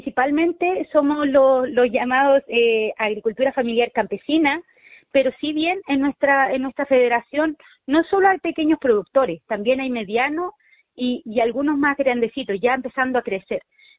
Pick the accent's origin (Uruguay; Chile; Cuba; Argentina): Chile; Rapa Maquehue, Araucanía; vengo del territorio de Rapa Maquehue